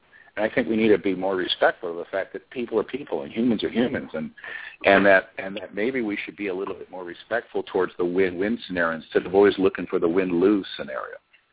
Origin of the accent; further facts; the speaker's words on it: California, United States; My culture is Hawaiian. I was raised in California, so I have kind of a surfer kind of Hawaiian kind of California.